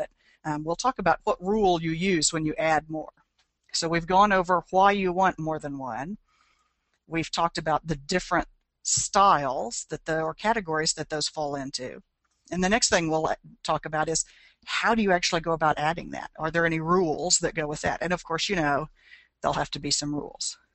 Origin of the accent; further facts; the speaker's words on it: Alva, Oklahoma, United States; in Alva, Oklahoma, which is my hometown